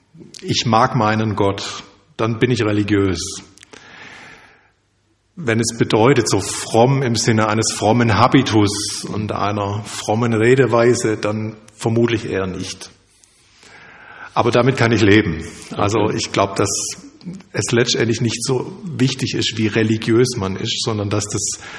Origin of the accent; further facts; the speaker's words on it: Ulm, Baden-Württemberg, Germany; also born or lived in Stuttgart; now in Tübingen, Germany; Ich bin geboren in Stuttgart, ich bin aufgewachsen im Raum Ulm, habe auch wieder eine Zeit lang dann wieder in Stuttgart gelebt, dann jetzt wieder Tübingen, war Pfarrer in Darmstadt in der Nähe von Böblingen. Also das Württembergische zieht sich durch.